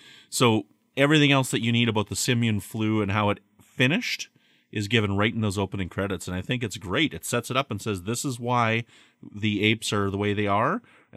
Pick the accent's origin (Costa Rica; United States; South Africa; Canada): Canada; I'm from Canada.